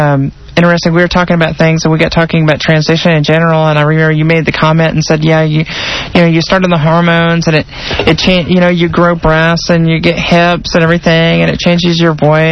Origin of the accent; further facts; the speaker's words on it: Indiana, United States; Yeah, coincidentally, I came from an area that didn't have a big transgender community either.